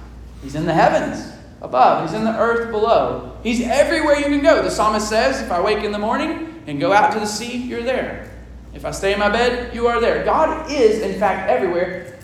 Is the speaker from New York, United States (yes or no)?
no; Lexington, Kentucky, United States; It's about 5 hours from where we grew up living in Lexington, Kentucky.